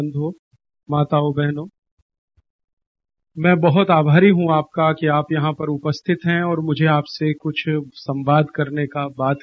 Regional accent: North India, India; गुजराती भाषा में समझ पाता हूं, बोलने का अभ्यास नहीं है। उत्तर भारत का रहने वाला हूं, मेरी मातृभाषा हिंदी है, इसलिए मैं मुश्किल में गुजराती में बात नहीं कर पाता, बहुत तकलीफ होती है। हिंदी बोलना मेरे लिए थोड़ा ज्यादा आसान है

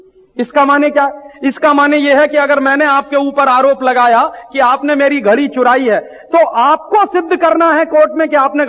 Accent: Allahabad, Uttar Pradesh, India; मेरे शहर में एक बहुत बड़े डॉक्टर हैं इलाहाबाद में

